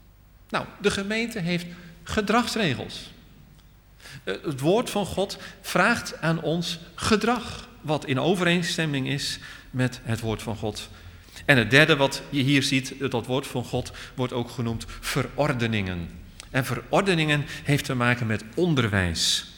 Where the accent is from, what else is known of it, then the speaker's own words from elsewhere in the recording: Netherlands; Kennelijk is dat voor ons als Nederlanders misschien toch nog altijd te veel.